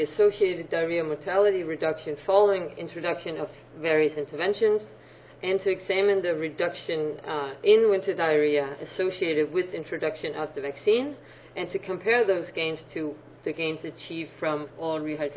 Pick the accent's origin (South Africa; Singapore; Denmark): Denmark; moved away as an adult; now in United States; So I am from Denmark. I completed a master's in molecular biology before moving to the U.S. working as a research assistant.